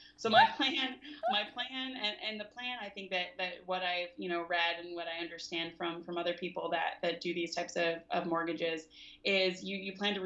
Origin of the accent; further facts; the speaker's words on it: Southern United States, United States; I'm not from the West Coast. I'm from the South.